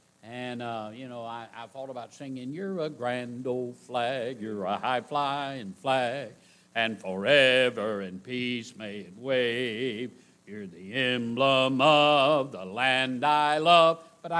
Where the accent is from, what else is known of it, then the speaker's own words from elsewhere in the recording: United States; I'm real glad that I'm an American. I'm proud of our country.